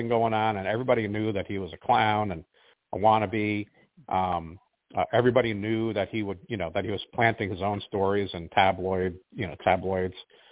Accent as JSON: {"language": "English", "region": "New York", "country": "United States", "tie": "born or raised there", "said": "I grew up on Long Island, about 50 miles east of the city."}